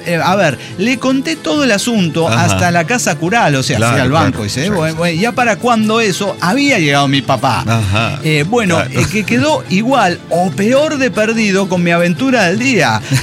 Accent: Costa Rica; es porque soy una niña tica, ¿verdad?

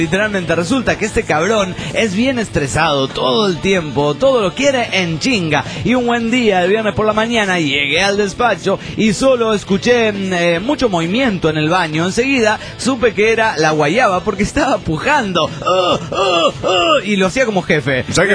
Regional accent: Reynosa, Tamaulipas, Mexico; Soy el norteño de Reynosa, Tamaulipas, México.

